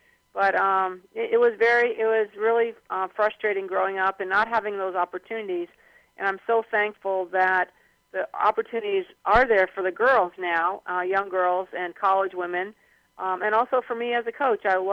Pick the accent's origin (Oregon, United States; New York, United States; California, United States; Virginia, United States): New York, United States; Schenectady; I grew up in Schenectady, New York, and started playing basketball kind of as a third grader.